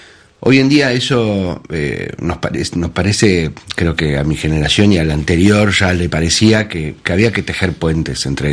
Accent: Buenos Aires, Argentina; los que somos porteños, los que somos de Buenos Aires.

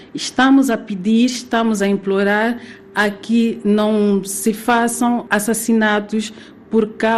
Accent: Mozambique; now in Europe; Somos moçambicanos residentes em vários países da Europa

